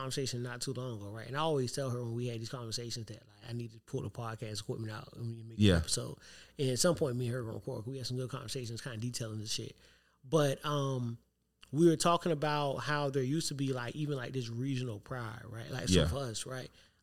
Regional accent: Savannah, Georgia, United States; But that was the how deep into Savannah I was.

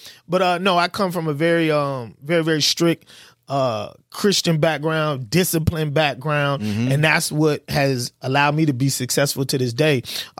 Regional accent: Charleston, South Carolina, United States; So I'm from Charleston, South Carolina. That's what … stands for, Chuck Town.

